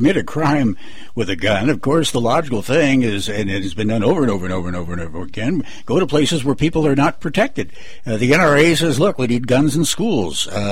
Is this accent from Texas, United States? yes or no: yes; Texas, United States; You know, I'm from Texas, and here in Texas, we believe that God created men, but Sam Colt made him equal